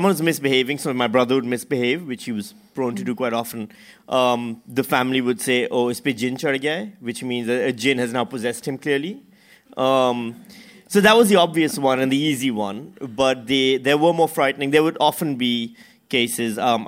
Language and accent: English; Pakistan; But that's not the djinn that we grew up with in Pakistan